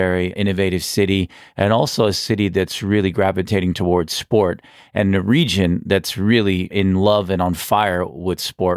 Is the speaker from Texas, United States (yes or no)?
yes; Texas, United States; I was born and raised in Texas. My mom was born in Pakistan. My dad was born in India